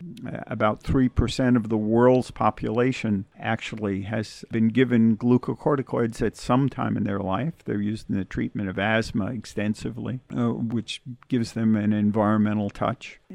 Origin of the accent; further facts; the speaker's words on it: St. Petersburg, Florida, United States; So I grew up in Florida, and I graduated from high school in St. Petersburg, Florida, and then went to the University of South Florida in Tampa, Florida.